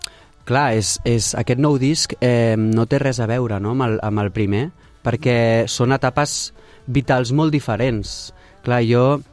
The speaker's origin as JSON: {"language": "Catalan", "town": "Sabadell", "region": "Catalonia", "country": "Spain", "tie": "born there", "said": "sí, la meva ciutat, ciutat estimada, la meva ciutat natal, on vaig néixer"}